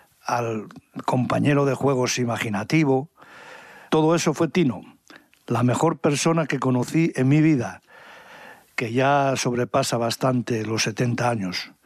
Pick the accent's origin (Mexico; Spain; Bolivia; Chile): Spain; Tudela Veguín, Asturias; nací y viví desde siempre en Tudela Beguín